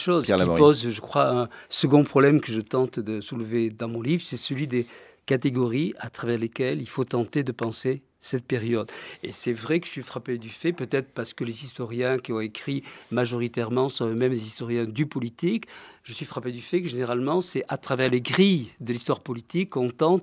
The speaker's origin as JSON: {"language": "French", "town": "Toulouse", "region": "Occitanie", "country": "France", "said": "j'étais provincial, de Toulouse"}